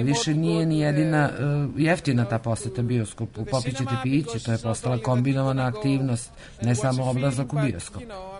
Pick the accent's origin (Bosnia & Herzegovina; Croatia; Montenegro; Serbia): Serbia; Belgrade; Ja dolazim iz Beograda